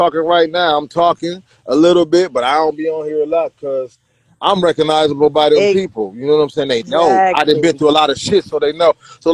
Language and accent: English; Toledo, Ohio, United States; Now, me, I'm from Ohio. I'm from Toledo. Now, you know what I'm saying? I'm like an hour from Detroit. Four from Chicago.